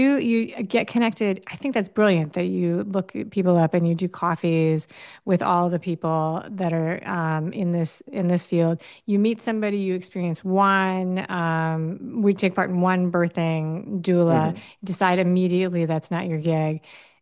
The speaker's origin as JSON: {"language": "English", "town": "Miami", "region": "Florida", "country": "United States", "tie": "born or raised there", "said": "so I'm in Miami, Florida. That's my hometown."}